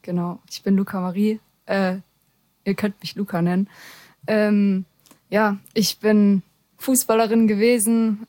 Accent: Baden-Württemberg, Germany; Ursprünglich komme ich aus der Nähe von Heidelberg, also 2 Stunden mit dem Auto

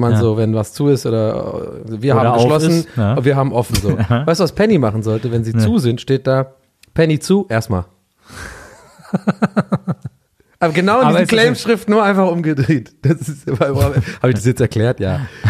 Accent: Ireland; ich als Ire, ich fände auch so ein eher kühleres Land eigentlich ganz geil als Urlaubsziel

